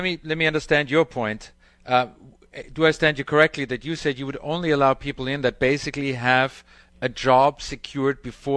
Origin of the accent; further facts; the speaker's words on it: Vienna, Austria; moved away as an adult; now in United States; And I am one of those immigrants. I'm Austrian. I'm from Vienna. I immigrated